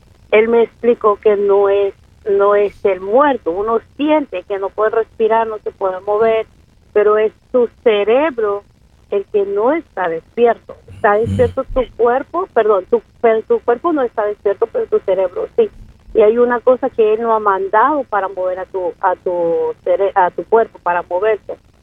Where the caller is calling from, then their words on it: Rehoboth Beach, Delaware, United States; De Rehoboth.